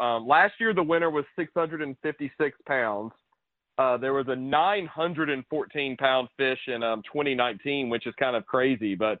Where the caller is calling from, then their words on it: Atlantic Beach, North Carolina, United States; I'm calling in from Atlantic Beach. I'm literally 5 minutes or so from the Big Rock landing.